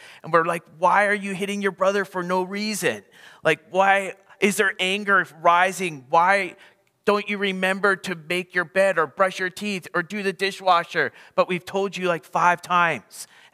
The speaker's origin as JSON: {"language": "English", "town": "Creston", "region": "British Columbia", "country": "Canada", "tie": "born or raised there", "lives_now": "Vancouver, Canada", "said": "I grew up as a Kootenai kid. I grew up in Creston, BC on a farm. So I love the Kootenais. I miss the Kootenais."}